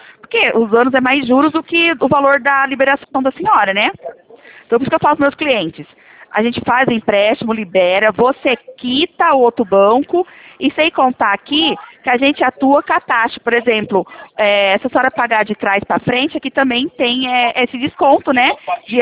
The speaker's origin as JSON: {"language": "Portuguese", "town": "Leme", "region": "São Paulo", "country": "Brazil", "said": "Eu sou aqui do estado de São Paulo, interior Leme."}